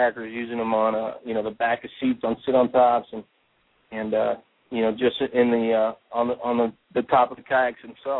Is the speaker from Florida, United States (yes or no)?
yes; Florida, United States; born and raised in Florida, and grew up around fishing, Keys and in Miami area, South Florida